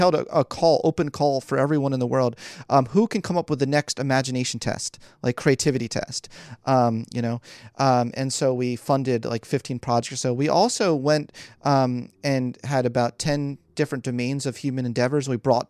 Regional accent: Philadelphia, Pennsylvania, United States; born or raised there

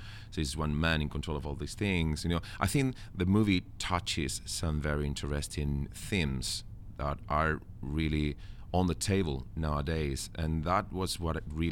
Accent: Spain; English is a second language; I was raised in Spain, which is a Catholic country, and I went to the church when I was a kid.

